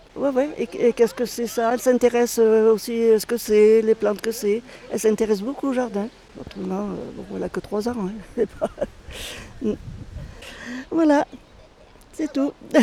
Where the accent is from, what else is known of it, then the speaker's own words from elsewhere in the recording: Cré, France; born there; je suis née à Cré.